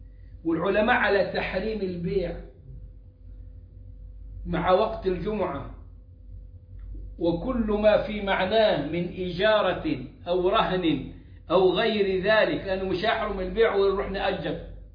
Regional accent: Egypt; وعندنا في مصر

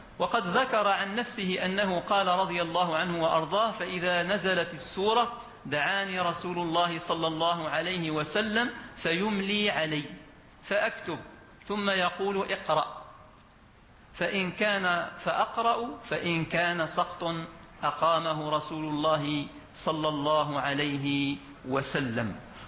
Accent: Algeria; ولا تزال هذه الطريقة متبعة في بلادنا الجزائر

